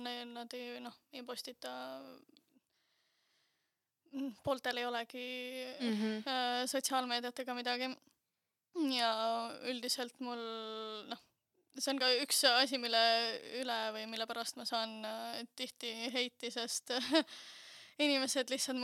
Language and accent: Estonian; Jõgeva, Jõgeva County, Estonia; ma olen Jõgevalt pärit ja ma alustasin ka Jõgeval, nii et...